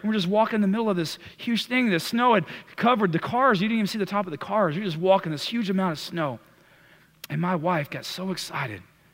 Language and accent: English; Texas, United States; me and my wife, we're from Texas, right?